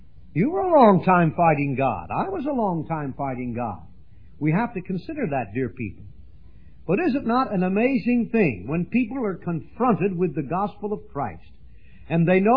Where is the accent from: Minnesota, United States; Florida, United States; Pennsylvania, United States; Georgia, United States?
Pennsylvania, United States; I come from the Pennsylvania Dutch country. I shouldn't have said that. Back when I was a boy, that's a Pennsylvania Dutch expression.